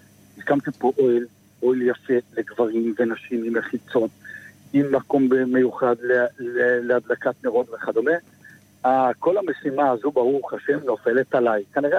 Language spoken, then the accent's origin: Hebrew; Jerusalem, Jerusalem District, Israel; אני, אתה יודע, אני ירושלמי, יש לנו את השגונות שלנו